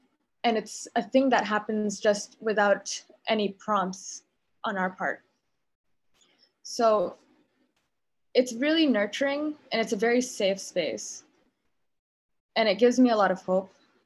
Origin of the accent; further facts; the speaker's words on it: Cambodia; But you know, I grew up in Cambodia